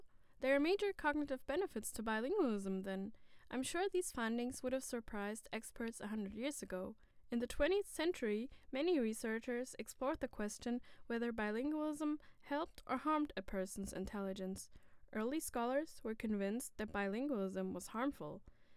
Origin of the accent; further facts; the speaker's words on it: Germany; my parents are from Turkey. However, I was born and raised in Germany and grew up speaking both German and Turkish.